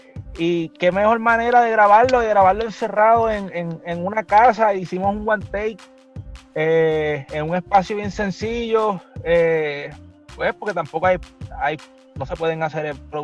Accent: Levittown, Toa Baja, Puerto Rico; que vengo de Levittown

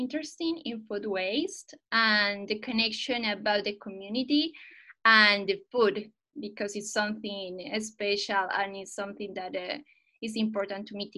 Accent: Medellin, Antioquia, Colombia; now in Spain; I'm from Medellin, Colombia.

